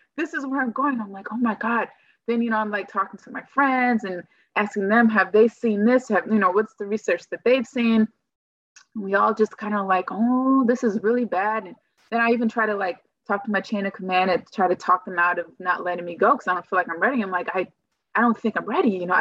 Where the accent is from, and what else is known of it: California, United States; also born or lived in Illinois